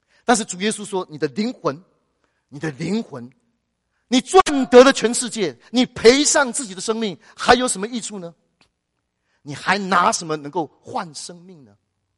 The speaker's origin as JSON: {"language": "Chinese", "country": "China", "lives_now": "North America", "said": "照理说我们中国人这个时代应该是最有福气的，你说是不是啊？"}